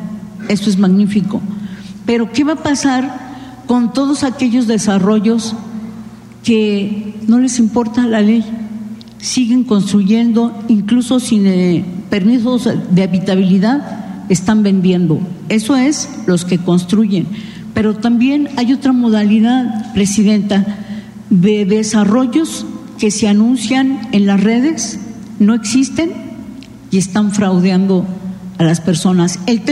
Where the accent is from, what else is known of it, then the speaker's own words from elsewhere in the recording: Puerto Vallarta, Jalisco, Mexico; particularmente hablo de la región donde vengo … de Radio Universidad de Guadalajara en Puerto Vallarta